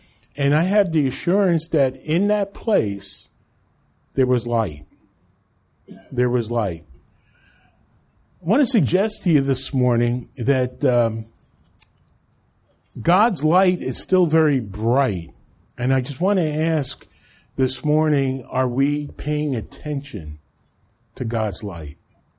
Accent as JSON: {"language": "English", "region": "New Jersey", "country": "United States", "tie": "born or raised there", "said": "When we grew up in North Jersey where they had sidewalks, and we were small"}